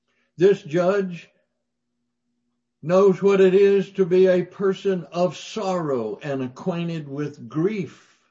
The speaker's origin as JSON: {"language": "English", "region": "Mississippi", "country": "United States", "tie": "born or raised there", "said": "Now, I was raised in the South, in Mississippi."}